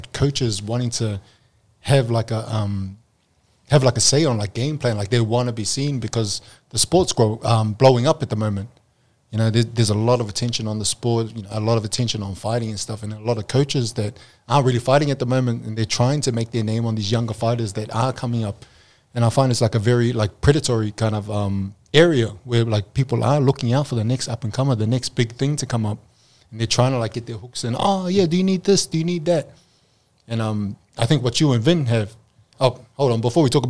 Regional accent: New Zealand; now in Australia; I'm a kid from New Zealand coming over to Australia

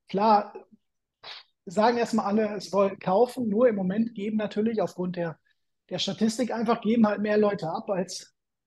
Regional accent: North Rhine-Westphalia, Germany; der sagte, Mensch, wo kommst du denn her? Sage ich, aus dem Sauerland.

